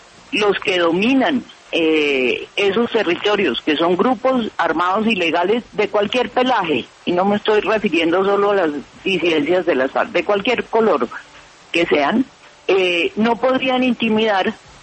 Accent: Pitalito, Huila, Colombia; Yo soy de Pitalito, Huila, con nexos con el Caquetá también.

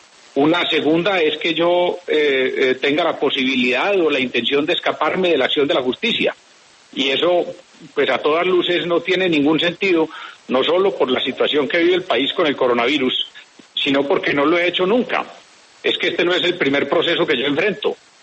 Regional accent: Colombia; porque como colombiano, como ciudadano, como gobernador tengo que hacerlo

